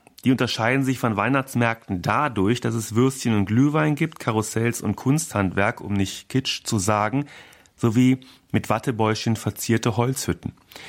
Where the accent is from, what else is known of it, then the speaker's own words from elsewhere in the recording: North Rhine-Westphalia, Germany; Also da, wo ich herkomme, vom Niederrhein nämlich, ist das ganz anders mit der Kommunikation.